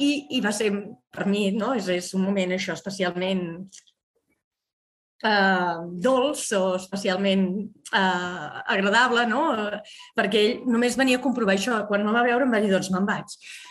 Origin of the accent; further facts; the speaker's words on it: Mont-roig del Camp, Catalonia, Spain; Jo sóc de Montroig. El meu poble